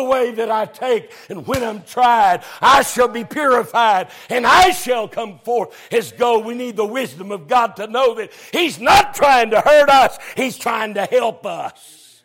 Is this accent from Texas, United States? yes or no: yes; Texas, United States; Now, I'm from Texas, so I'll use a horse.